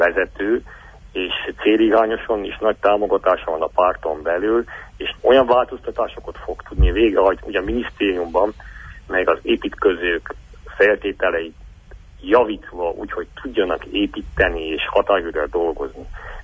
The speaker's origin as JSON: {"language": "Hungarian", "town": "Târgu Secuiesc", "region": "Covasna", "country": "Romania", "said": "Ha úgy nézem, hogy kézivásárhely és háromszéki vagyok"}